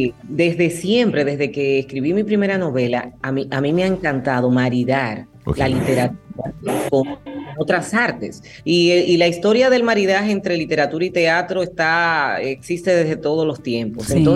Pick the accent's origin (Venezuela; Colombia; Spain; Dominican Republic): Dominican Republic; también la imaginé llevada a las tablas aquí en mi país